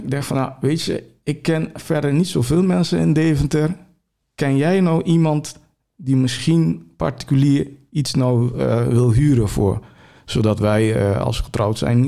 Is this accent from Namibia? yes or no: no; Curaçao; moved away as an adult; now in Netherlands; Ik woon ongeveer 24 jaar hier in Nederland. Ik ben geboren en getogen in Curaçao. Mm. Hier naartoe gekomen voor mijn studie. En uiteindelijk blijven plakken.